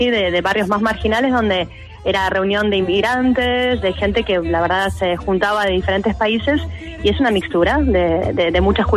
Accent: Argentina; now in Sigüenza, Spain; parte de mi cultura, soy argentina, se nota

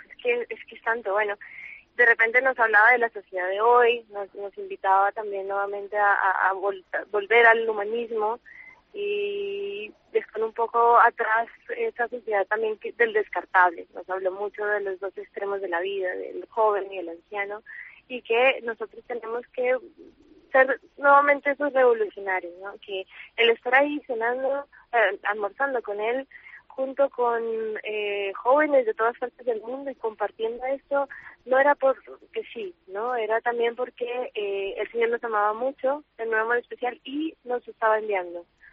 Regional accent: Colombia; Yo soy de Colombia

